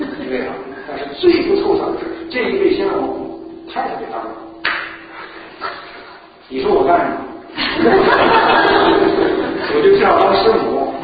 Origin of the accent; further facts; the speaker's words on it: China; 那个时候还不要说我们从大陆来，是高大的毕业